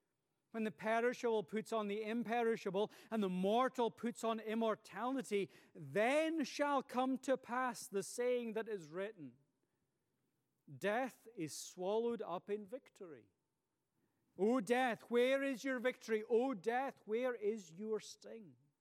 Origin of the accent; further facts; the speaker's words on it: Scotland, United Kingdom; I grew up in Tayside in Scotland, which is a big soft fruit growing area.